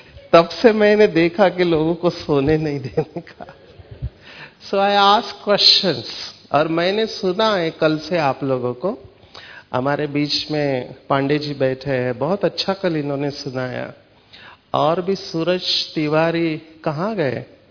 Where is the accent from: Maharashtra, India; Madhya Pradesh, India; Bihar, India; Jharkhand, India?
Maharashtra, India; Mumbai; मैं मुंबई से हूं, I am from the financial capital and Bollywood capital of Mumbai.